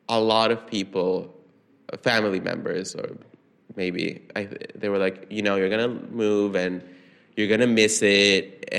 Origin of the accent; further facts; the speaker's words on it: San Salvador, El Salvador; I grew up in San Salvador, which is a very densely populated, very urban, very chaotic, very dangerous city.